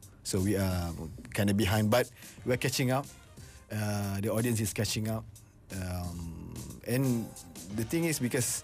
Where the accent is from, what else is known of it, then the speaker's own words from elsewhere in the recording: Malaysia; as a Malaysian, we don't really speak, you know, Bahasa.